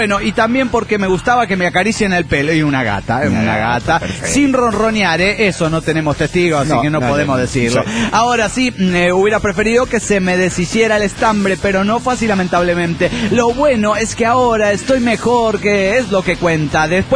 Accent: New Jersey, United States; born there; now in San Marcos, United States; Sangre mexicana aquí, pero yo nací en New Jersey. Así que, bueno, ahora vivo en Austin, Texas. O vivía porque me acabo de mudar a la Universidad de San Marcos, Texas.

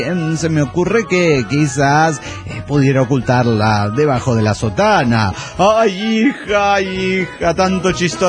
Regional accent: Pachuca, Hidalgo, Mexico; de Pachuca, México.

